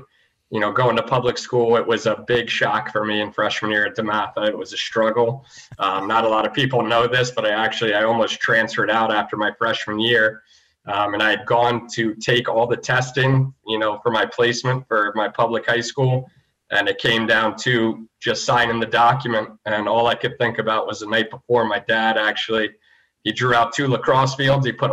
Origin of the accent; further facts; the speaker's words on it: Columbia, United States; Really lucky to do that growing up in Columbia.